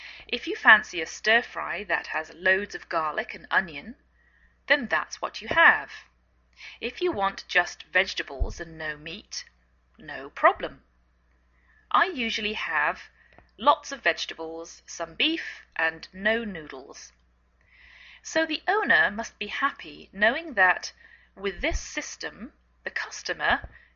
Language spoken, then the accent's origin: English; England, United Kingdom; now in United States